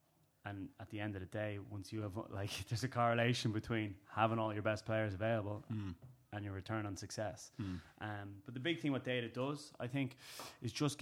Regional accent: Nice, Provence-Alpes-Côte d'Azur, France; also born or lived in Israel / Cyprus / Croatia / Belgium; now in Dublin, Ireland; I've traveled all my life, born in Israel. I've lived in Cyprus, I've lived in Croatia, I lived in Belgium, and I'm from Nice, but I've been living in Dublin.

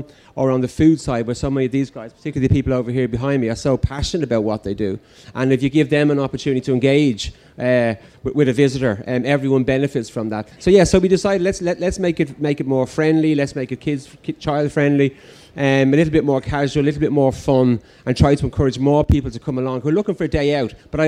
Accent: Ireland; And particularly, as I said, I think being Irish, we like to have a bit of space

